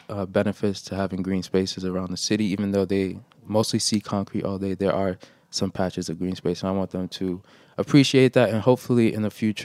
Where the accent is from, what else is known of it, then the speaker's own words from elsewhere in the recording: Brooklyn, New York, United States; also born or lived in Haiti; I was born in Haiti, but I was raised in Brooklyn.